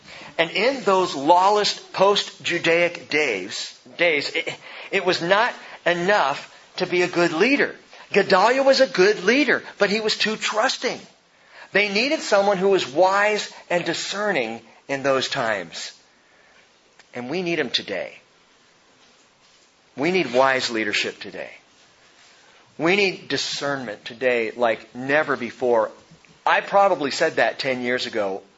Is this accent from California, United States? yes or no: yes; California, United States; We grew up in Southern California. You go to the zoo to see this kind of thing.